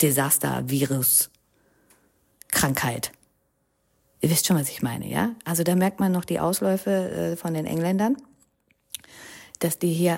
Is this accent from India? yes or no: yes; India; German is a second language; Die sollen schon wissen, dass ich aus Indien komme, ne, bin ja stolze Inderin und so.